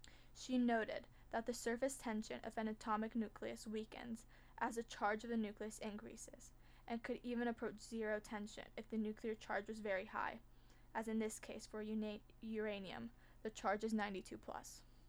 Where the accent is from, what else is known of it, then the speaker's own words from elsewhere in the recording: United States; I apologize for pronouncing his names wrong. I'm American, I say things differently